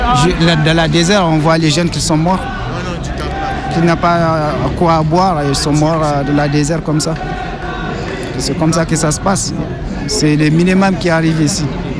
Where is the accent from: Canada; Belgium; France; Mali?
Mali; Gao; moved away; je viens de la région de Gao. Au nord du Mali, là où il y a la guerre